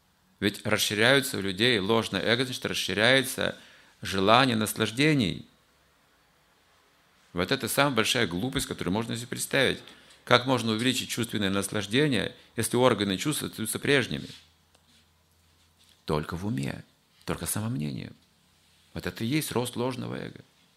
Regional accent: Russia; born there; Потому что я родился в России.

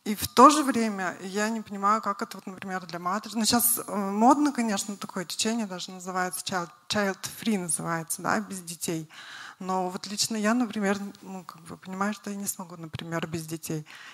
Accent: Izhevsk, Udmurtia, Russia; Я из Ижевска.

